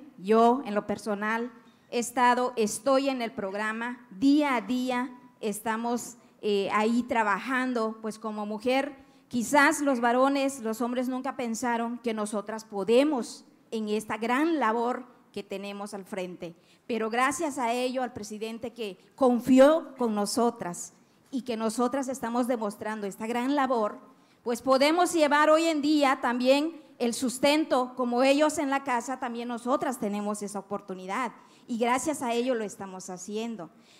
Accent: Calkiní, Campeche, Mexico; en representación de las mujeres maya. Soy de Santa Cruz, ex Hacienda, Calquiní, Campeche.

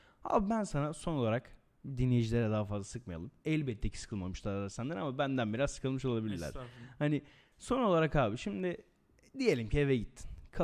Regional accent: Erzurum, Turkey; ben de bir Erzurumlu olarak bir Dadaş olarak falan bir şey yapayım. Hani bizim oralarda bir söz var.

